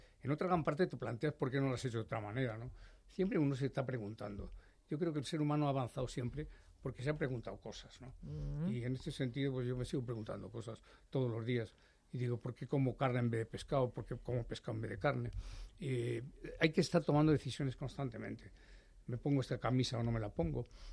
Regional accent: Valladolid, Castile and León, Spain; born there; a Valladolid, que es la tierra donde yo nací

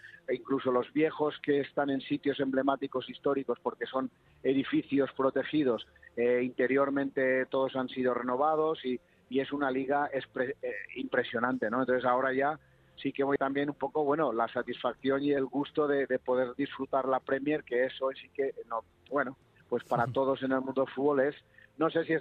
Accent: Spain; yo como me siento muy español

